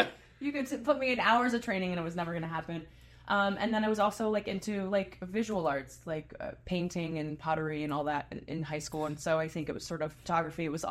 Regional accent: Phoenix, Arizona, United States; And I'm from Phoenix. I was raised in Phoenix.

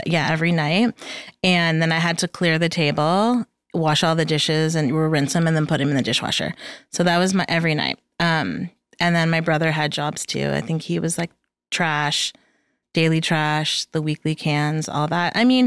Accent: Michigan, United States; born there; I mean, so I was born in Michigan. I don't even know if you know that.

